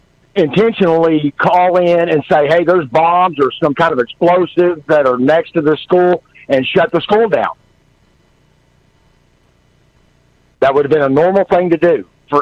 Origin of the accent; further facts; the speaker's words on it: Oklahoma, United States; also born or lived in Colorado; I lived in Colorado for quite a few years. I am born and raised in Oklahoma.